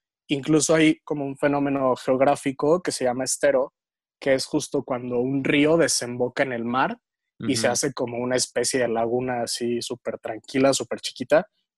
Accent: Lázaro Cárdenas, Michoacán, Mexico; born there; Ciudad y Puerto, Lázaro Cárdenas, Michoacán. Súper cerca de Ixtapa, Guerrero.

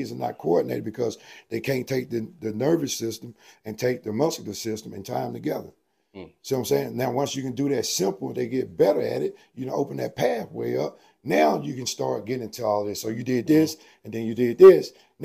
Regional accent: Starkville, Mississippi, United States; Man, you see. I'm from Starkville, right?

